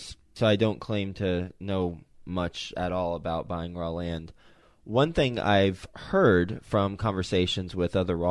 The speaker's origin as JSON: {"language": "English", "town": "Fort Worth", "region": "Texas", "country": "United States", "said": "I'm from Fort Worth. I don't remember a desert being in Fort Worth."}